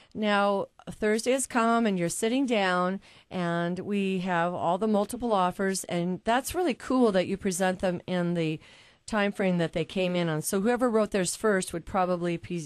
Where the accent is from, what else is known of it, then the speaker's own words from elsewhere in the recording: Kansas, United States; now in Seattle, United States; I grew up like Dorothy in Kansas, and Daddy was with Boring, and I got moved out to Seattle, and this has been home ever since.